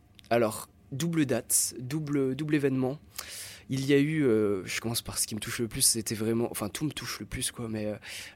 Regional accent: Valais, Switzerland; comme je suis de Suisse, du Valais, c'est un peu les Alpes, on a grandi avec

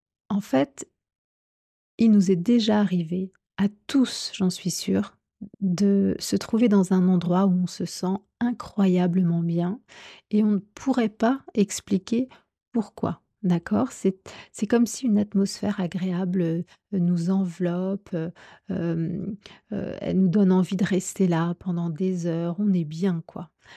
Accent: France; moi, je vous parle en tant que Française

